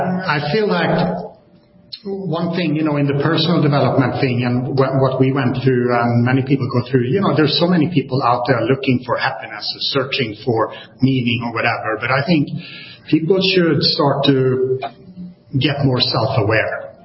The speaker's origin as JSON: {"language": "English", "country": "Sweden", "said": "I'm from Sweden."}